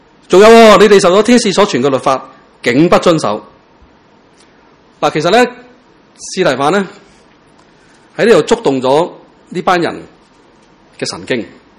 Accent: Hong Kong; 即如果你说我们香港人，我们就说他什么不懂做啦

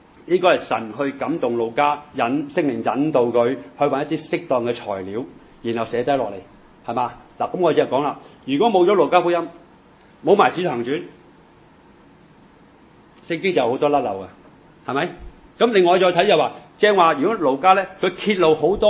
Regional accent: China; 如果我哋中国人可能系祠堂啦

